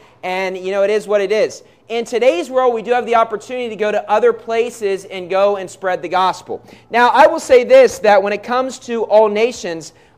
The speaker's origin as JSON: {"language": "English", "country": "United States", "said": "As an American, you can kind of get a visa anywhere"}